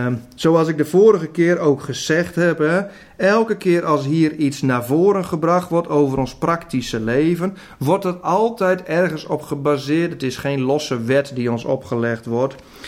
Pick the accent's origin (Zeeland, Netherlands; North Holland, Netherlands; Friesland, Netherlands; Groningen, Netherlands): Groningen, Netherlands; Ik ben een Groninger.